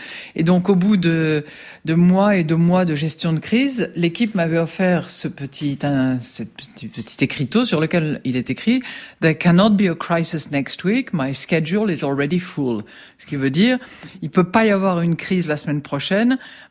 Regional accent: Paris, Île-de-France, France; je suis une vraie Parisienne. Hein. Je suis née à Paris, j'ai fait une partie de mes études à Paris, j'ai travaillé à Paris de longues années.

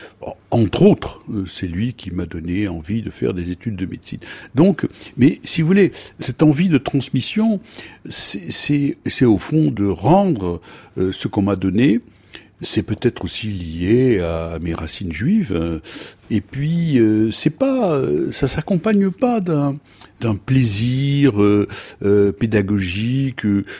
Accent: Morocco; moved away; quand nous sommes arrivés du Maroc, en même temps que tous les pieds noirs, nous avons débarqué à Chevilly-la-Rue

